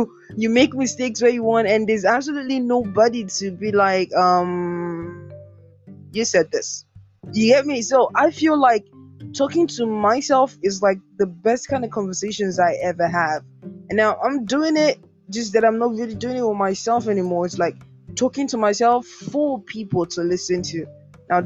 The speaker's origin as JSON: {"language": "English", "country": "Nigeria", "first_language": "Igbo", "second_language": "English", "said": "I am an Igbo girl, and try as I might, my mother tongue will always, I mean, always forever internally be a part of me."}